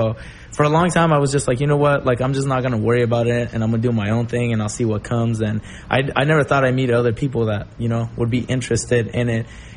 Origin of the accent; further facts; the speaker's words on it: El Monte, California, United States; Well, I grew up in El Monte, and El Monte just has always been a mecca for punk music.